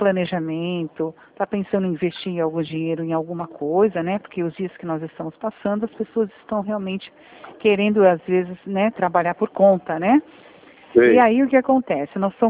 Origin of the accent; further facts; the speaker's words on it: Rio Claro, São Paulo, Brazil; Aqui, eu sou aqui de Rio Claro, tá?